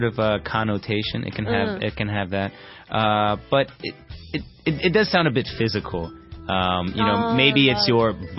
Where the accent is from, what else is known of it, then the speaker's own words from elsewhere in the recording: Washington, District of Columbia, United States; I think this term is common in cities like New York or my hometown, D.C.